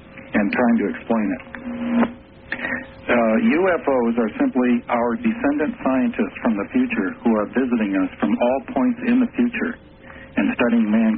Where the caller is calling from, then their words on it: Livermore, California, United States; Lawrence Laboratories, Livermore, California.